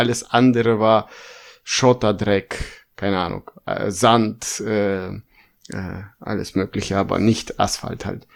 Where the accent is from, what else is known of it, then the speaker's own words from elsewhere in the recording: Kazakhstan; Nee, aber in Kasachstan, ja, Weihnachten war nicht so.